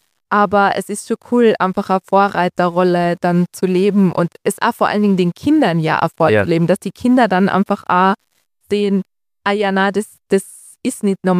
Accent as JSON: {"language": "German", "region": "Tyrol", "country": "Austria", "said": "Zum Beispiel St. Anton ist jetzt bei uns in Tirol"}